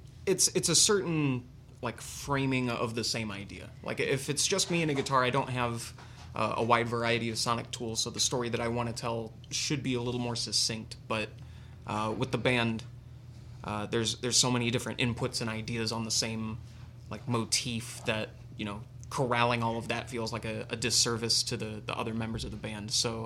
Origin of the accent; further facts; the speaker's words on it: La Porte, Indiana, United States; I was born and raised in LaPorte. Born at LaPorte Hospital, went to LaPorte High School, went through the school system there.